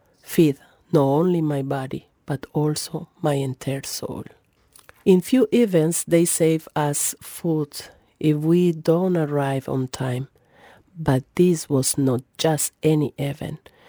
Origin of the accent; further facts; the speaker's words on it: Colombia; moved away; I am from Colombia. I'm a woman in exile now since 17 years.